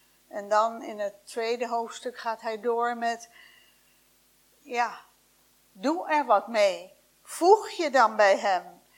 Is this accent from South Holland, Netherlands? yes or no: yes; The Hague, South Holland, Netherlands; Toevallig komt hij ook uit Den Haag, waar ik vandaan kom.